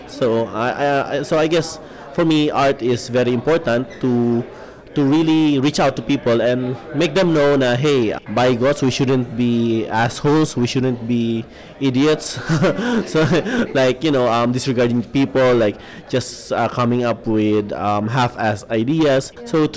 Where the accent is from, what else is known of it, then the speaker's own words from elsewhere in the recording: Philippines; I'm from the Philippines